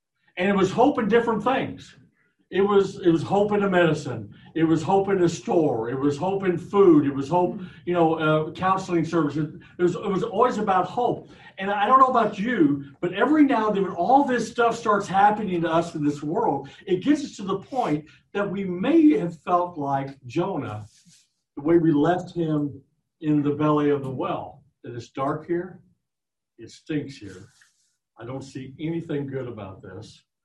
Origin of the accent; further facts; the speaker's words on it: Illinois, United States; I'm from Southern Illinois. We used to fish a lot. Believe it or not, I actually fished as a kid.